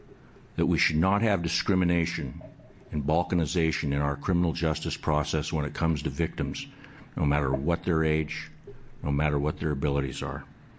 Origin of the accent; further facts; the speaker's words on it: Portland, Oregon, United States; And I might add that I grew up in North Portland as a kid back in the 50s and 60s.